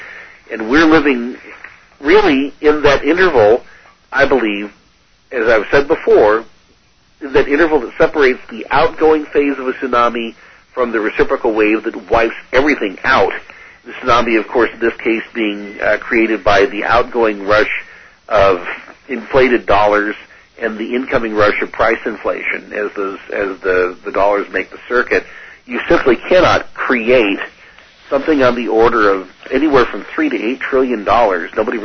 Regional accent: Idaho, United States; Butch Otter, the governor of my home state of Idaho, made some noises to that effect

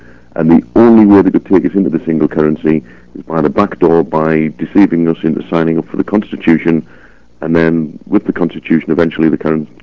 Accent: United Kingdom; We don't think like Europeans. We are British, and the French are French, and the Germans are German.

